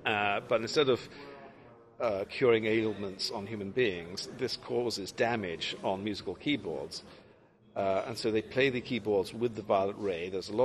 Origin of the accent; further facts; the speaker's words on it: United Kingdom; The thing is that I'm British